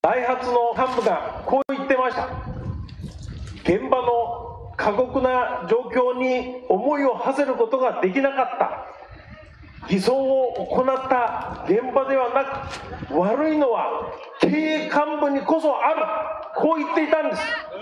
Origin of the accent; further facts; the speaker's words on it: Fukuoka, Japan; 福岡からやってまいりました